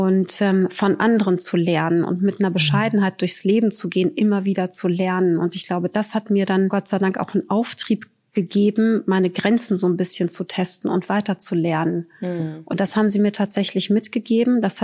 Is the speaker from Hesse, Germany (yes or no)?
yes; Frankfurt, Hesse, Germany; Ich habe noch 5 Halbgeschwister in Algerien und habe 2 sozusagen Geschwister mütterlicher und väterlicherseits, mit denen ich in Frankfurt geboren und aufgewachsen bin.